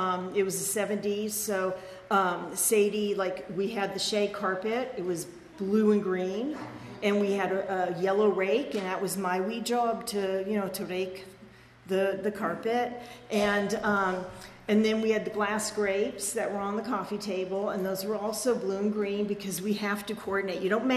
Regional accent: Venice, California, United States; So I grew up in Venice, over by the beach, just like a mile from the beach.

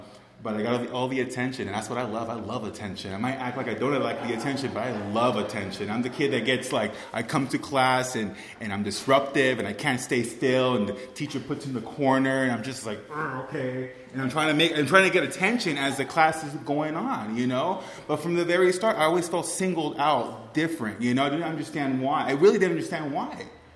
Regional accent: Los Angeles, California, United States; born there; in downtown LA, and my mom tells me this story.

